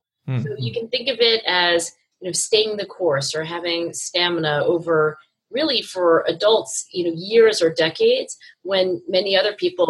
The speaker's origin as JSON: {"language": "English", "region": "New Jersey", "country": "United States", "tie": "born or raised there", "said": "being an Asian female growing up in South Jersey suburbs, it was, you know, like practically my destiny to become a doctor."}